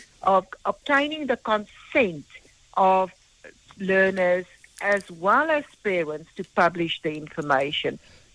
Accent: South Africa; Because we're so fortunate as a South African society, where each one of us have got a right to privacy.

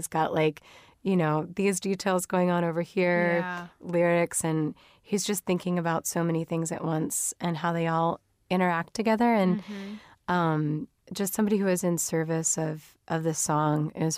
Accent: Ashland, Virginia, United States; now in Durham, United States; I live in Durham now. I'm from Ashland, Virginia, originally.

